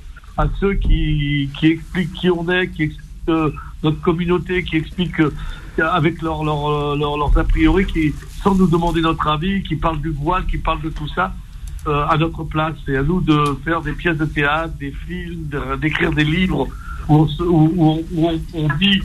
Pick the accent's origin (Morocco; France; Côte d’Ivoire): France; Quand on a grandi comme nous en France, on est un peu déchiré entre la culture algérienne et la culture française